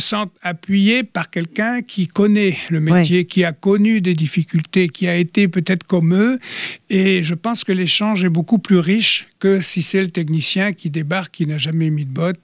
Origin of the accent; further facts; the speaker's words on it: Brittany, France; Moi, je ne vais pas aller dans le Cap parce que je suis du Nord Finistère